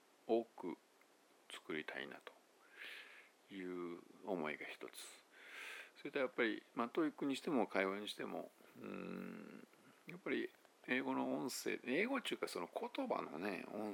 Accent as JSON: {"language": "Japanese", "region": "Tokushima", "country": "Japan", "tie": "born or raised there", "lives_now": "Nishinomiya, Japan", "said": "まあ、出身なんで僕は徳島のね。 まあ、生まれ育った町で徳島で"}